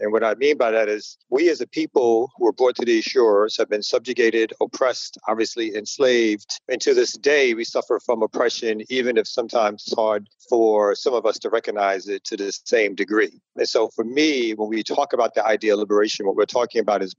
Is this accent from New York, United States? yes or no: yes; Brooklyn, New York, United States; now in Atlanta, United States; No, originally I'm from Brooklyn. So Brooklyn is where I started organizing, where I got politicized